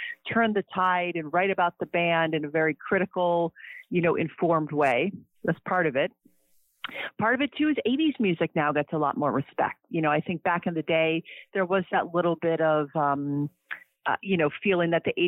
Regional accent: Cleveland, Ohio, United States; And I grew up in Cleveland, Ohio.

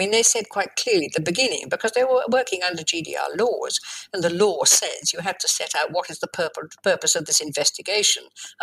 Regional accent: Australia; I'm an Australian, you know, and we know how to swear. I mean, I sound English, but that's my heritage, but I'm now Australian.

